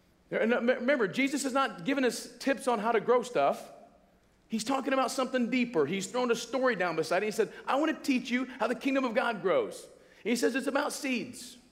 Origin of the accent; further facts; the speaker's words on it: Normal, Illinois, United States; I'm from Normal, Illinois. Yes, Normal. And if you want to know about Normal, the name says it all. It's a pretty normal place. Not too much there.